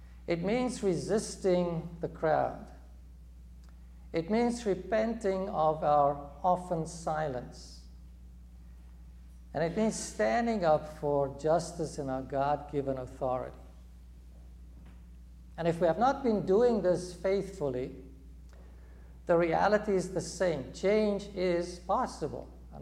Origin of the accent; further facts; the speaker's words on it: South Africa; now in New York, United States; to speak to his civics class about growing up in South Africa